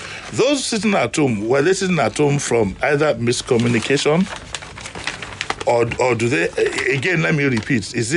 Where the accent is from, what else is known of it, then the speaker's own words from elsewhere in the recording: Nigeria; But I'm a Nigerian. I'm a patriotic Nigerian.